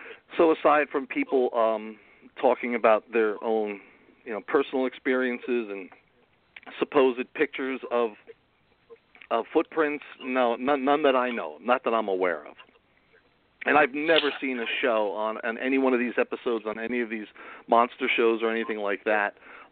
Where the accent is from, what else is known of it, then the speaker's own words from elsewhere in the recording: New Jersey, United States; I grew up here in New Jersey, and I grew up on the Jersey Shore. You know, I was a stone's throw away from the Pine Barrens.